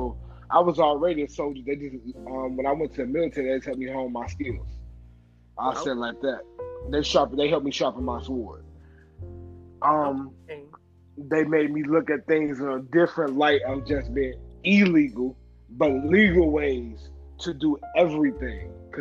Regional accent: Chicago, Illinois, United States; now in Phoenix, United States; I'm here from Phoenix, Arizona right now. This is where I am now. New resident here. For how long, I don't know, but that's where I'm at. Like you said, from Chicago, Englewood.

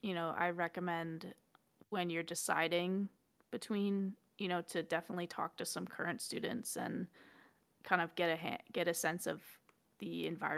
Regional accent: East Coast, United States; I definitely wanted to stay on the East Coast. I'm from the East Coast originally.

